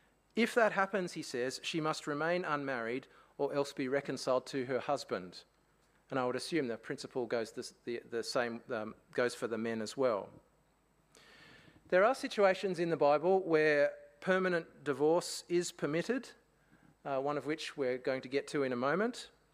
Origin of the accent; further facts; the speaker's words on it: Australia; born there; I wasn't born in Africa, I was born in Australia.